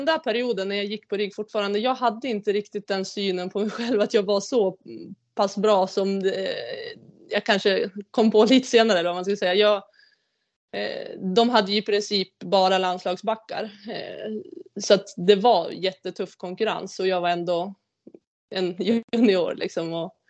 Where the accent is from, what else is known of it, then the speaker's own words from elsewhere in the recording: Sundsvall, Västernorrland County, Sweden; now in Umeå, Sweden; än vad jag hade chansen till hemma i Sundsvall